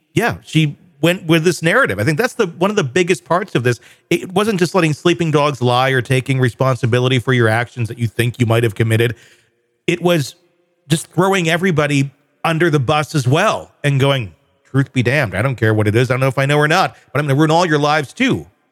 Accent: Wisconsin, United States; I grew up in Wisconsin, another very heavy drinking state.

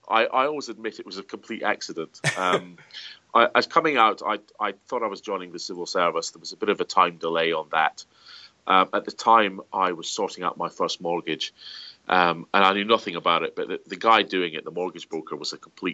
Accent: Brechin, Scotland, United Kingdom; I was brought up in Scotland, in Angus, a small town called Brechin, which is, I guess, somewhere between halfway between Dundee and Aberdeen on the northeast side of Scotland.

